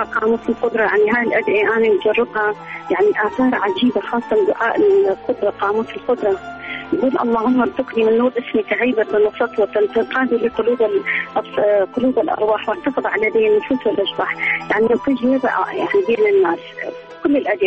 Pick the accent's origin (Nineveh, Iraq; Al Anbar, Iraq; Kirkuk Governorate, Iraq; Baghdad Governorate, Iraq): Kirkuk Governorate, Iraq; Kirkuk